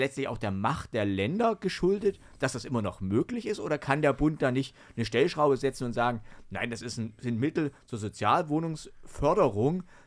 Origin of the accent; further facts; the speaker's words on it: Zittau, Saxony, Germany; born there; ich bin ja gebürtig aus Zittau